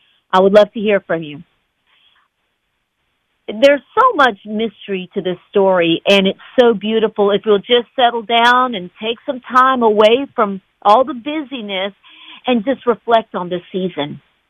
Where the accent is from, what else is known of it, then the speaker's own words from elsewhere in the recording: Dallas, Texas, United States; Hello, New Orleans. … I'm from Dallas, Texas, and I'm an evangelist.